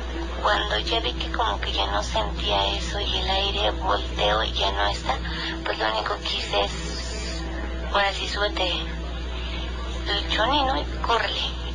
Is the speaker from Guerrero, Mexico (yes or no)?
no; Mexico City, Mexico; vengo de la Ciudad de México.